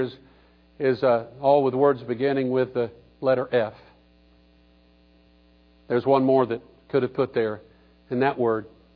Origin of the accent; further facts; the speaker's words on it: Panama City, Florida, United States; When I grew up in Panama City, my brother and sister and I, when we were little, we used to go out to Panama City, out at Thomas Drive, and that's before it was all condominiums and concrete and glass.